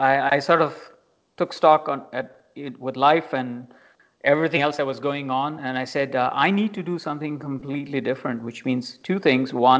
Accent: Singapore; born there; I was born in Singapore, obviously.

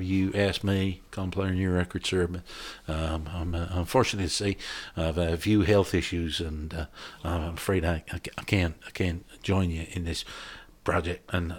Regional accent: England, United Kingdom; "I'm from England, Mr. McCoy." He went, "How old are you?" I went, "Oh, I'm 47, Mr. McCoy."

